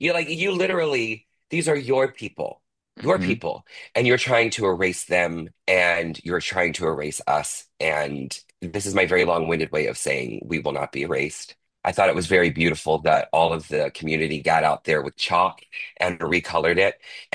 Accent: Orlando, Florida, United States; You know, I'm an Orlando girly. I have been there for 25 years, born and raised in Florida.

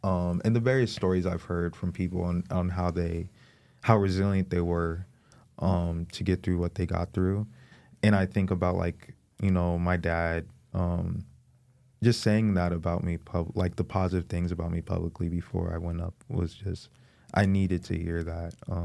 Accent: San Diego, California, United States; I was born and raised in San Diego, you know, I think I'm technically like a third generation San Diegan

